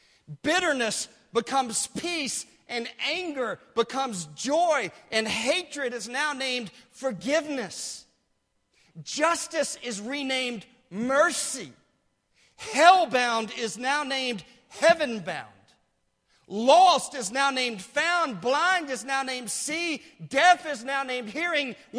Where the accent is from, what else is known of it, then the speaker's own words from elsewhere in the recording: South Carolina, United States; In my home state of South Carolina, that would be a place called Pinewood